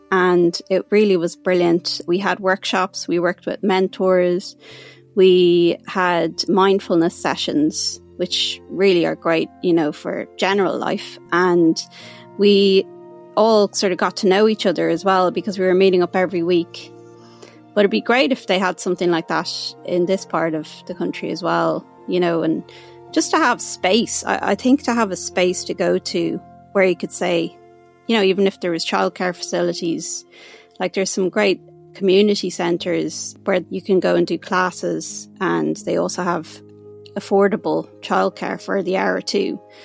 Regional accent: Ireland; I'm an Irish, well, Dublin-based composer and musician.

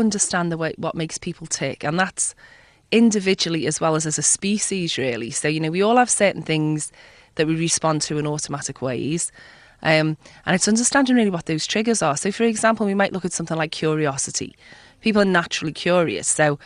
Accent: Liverpool, North West England, United Kingdom; I'm from Liverpool. It was kind of like a family business.

